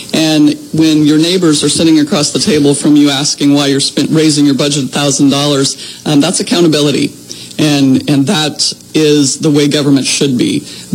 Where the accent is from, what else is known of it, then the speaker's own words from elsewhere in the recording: Nebraska, United States; I grew up here in the Sand Hills, went to high school in Valentine, and spent the only 4.5 years of my life out of the district in Lincoln, getting smart